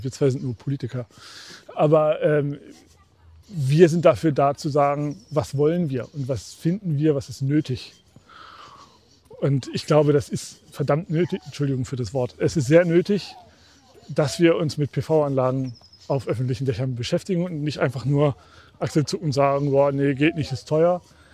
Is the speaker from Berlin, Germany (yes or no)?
no; Lower Saxony, Germany; im Weserbergland, wo ich herkomme, ist sehr schön da.